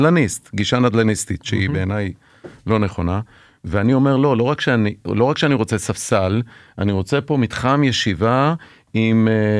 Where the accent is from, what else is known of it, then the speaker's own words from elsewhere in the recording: Iran; אני אגב מגיע מפרס